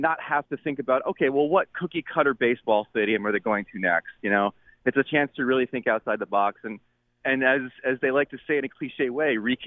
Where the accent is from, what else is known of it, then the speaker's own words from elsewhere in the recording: United States; I mean, as an American, I want all of our sweet boys to be the best players in the world.